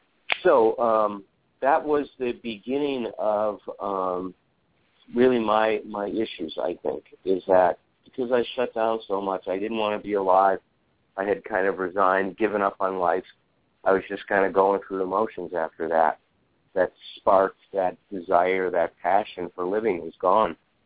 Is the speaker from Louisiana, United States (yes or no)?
no; Chicago, Illinois, United States; I grew up in Chicago. We go to the museums, the Lincoln Park Zoo, Foster Avenue Beach. It was an amazing life with him.